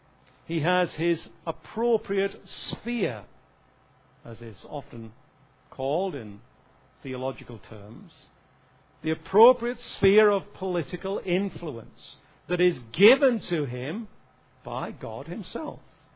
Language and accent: English; England, United Kingdom; now in United States; I somewhat quake here, standing here as an Englishman preaching this sermon to Americans.